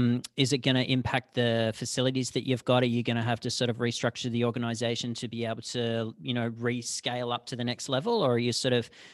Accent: Bendigo, Victoria, Australia; growing up in Australia, I didn't play hockey. And believe it or not, I grew up in a small town called Bendigo, you know, population of about 120,000 people.

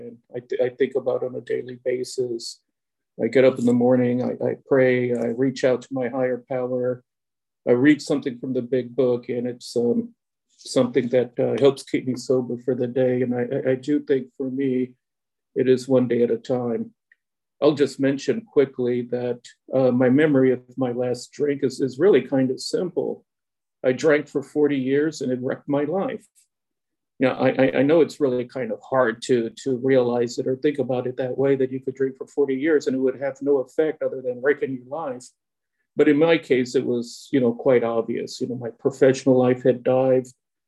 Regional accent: Texas, United States; So it kind of reminds me about growing up on the Texas-Mexico border.

